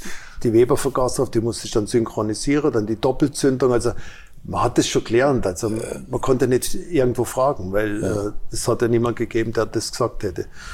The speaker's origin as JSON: {"language": "German", "region": "Baden-Württemberg", "country": "Germany", "said": "weil da, wo ich herkomme, gibt's keine amerikanischen Autos. Wenn Glück gehabt hast, ist vielleicht mal ein amerikanisches Auto durchs Dorf gefahren, weil das in der Nähe von der Schweizer Grenze war."}